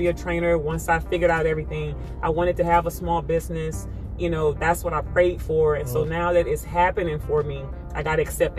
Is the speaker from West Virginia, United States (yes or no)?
no; Alexandria, Louisiana, United States; now in Lafayette, United States; It started in Lafayette. I mean, that's where I live. But Alexandria, that's where I was born and raised.